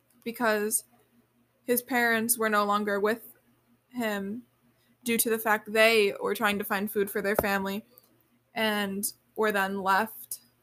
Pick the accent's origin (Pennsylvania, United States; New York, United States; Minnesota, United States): New York, United States; Canandaigua; from Canandaigua, New York